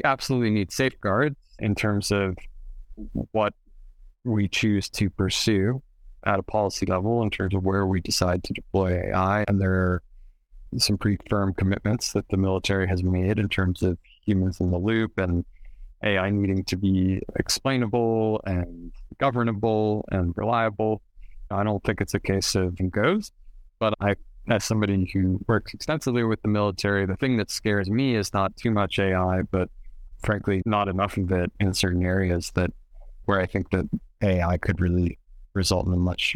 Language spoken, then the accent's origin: English; United States; And I think it's, as an American, I'd like to see our investment returned.